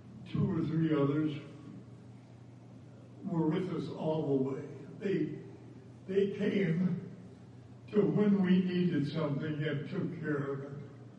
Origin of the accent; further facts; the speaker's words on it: Denison, Texas, United States; When I was growing up in Denison, My whole life was athletics